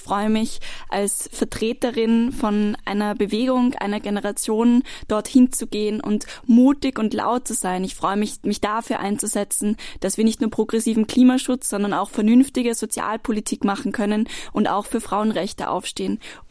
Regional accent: Vienna, Austria; Ich komme aus Wien und bin Wienerin durch und durch

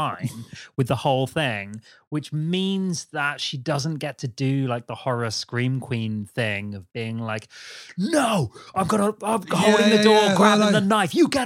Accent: Brighton, South East England, United Kingdom; Now, Petros, I'm from Brighton.

